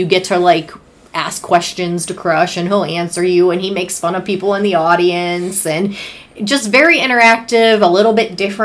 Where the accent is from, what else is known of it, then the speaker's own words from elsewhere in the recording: Pittsburgh, Pennsylvania, United States; Like, we're from Pittsburgh, so it puts us in Pittsburgh.